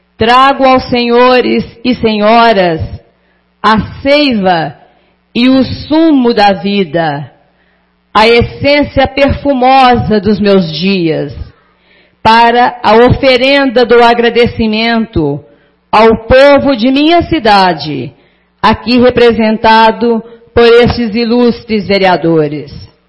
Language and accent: Portuguese; Guiricema, Minas Gerais, Brazil; also born or lived in Rio de Janeiro; sou de Guiricema, enquanto em meus documentos constava Botafogo, Rio de Janeiro, Distrito Federal.